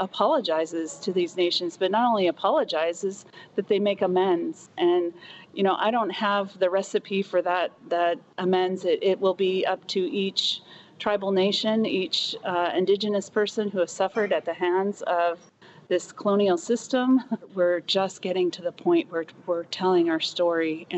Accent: United States; And so for so many of us growing up in the United States, all we wanted to be was the very best self that we could be.

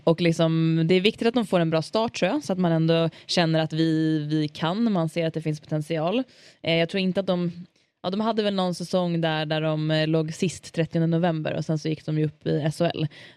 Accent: Leksand, Dalarna County, Sweden; Det är min hemkommun.

